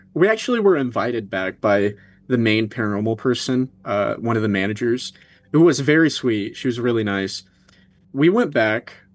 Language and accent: English; Arkansas, United States; growing up in Arkansas, people talk about the Crescent nonstop.